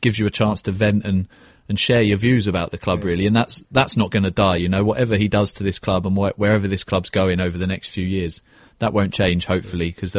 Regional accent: Cambridge, East of England, United Kingdom; now in London, United Kingdom; I grew up in Cambridge. I used to come down with my granddad to games, and now I moved down to London and moved into Charlton

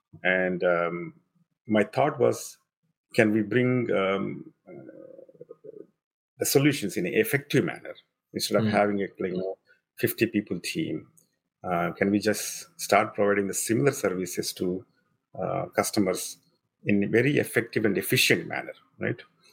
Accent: India; moved away as an adult; now in United States; I grew up in India, and then you know, I obviously, just like a lot of people, I worked at software companies in India initially

